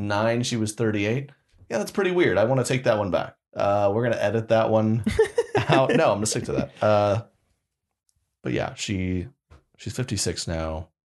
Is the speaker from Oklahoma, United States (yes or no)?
yes; Oklahoma, United States; I'm like, yeah, I'm from Oklahoma.